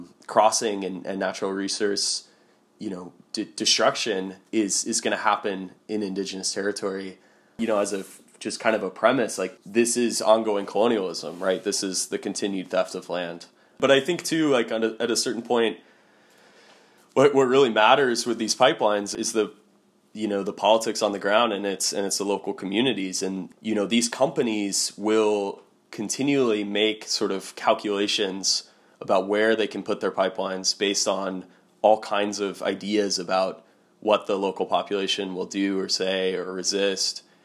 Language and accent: English; United States; Living there as an American gave me such a window into the fact of ongoing colonialism